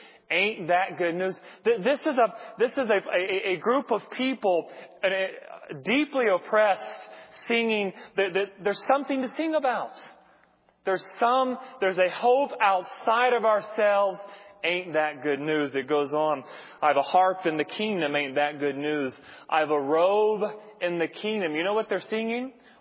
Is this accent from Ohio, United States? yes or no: no; North Carolina, United States; I grew up in North Carolina and grew up in a church where, by God's grace, there was interaction between the races